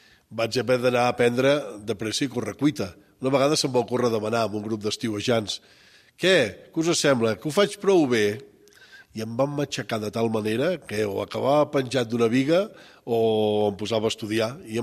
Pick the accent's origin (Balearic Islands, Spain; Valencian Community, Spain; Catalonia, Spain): Catalonia, Spain; Badalona; Sí que jo vinc de Badalona, però també haig d'aclarir que sóc fill de pagesos, dels darrers pagesos.